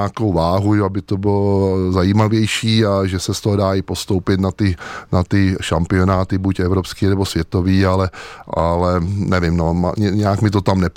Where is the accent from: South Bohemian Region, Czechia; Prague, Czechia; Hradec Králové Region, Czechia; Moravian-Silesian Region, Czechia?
Prague, Czechia; já jsem rodilej Pražák, žil jsem tady kousek od Václavského náměstí, v Řeznický ulici jsem, ale protože jsme měli ve Smetanově Lhotě chalupu, kde jsme jezdili, no a táta si to tam úplně zamiloval, že v mých 6 letech